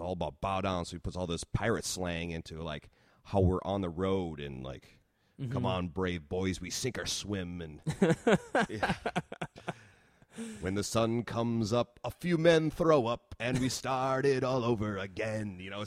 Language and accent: English; Minnesota, United States; accent: Minnesota; but I'm a Minnesota dude through and through. So my Minnesota accent was still wonderful and rich.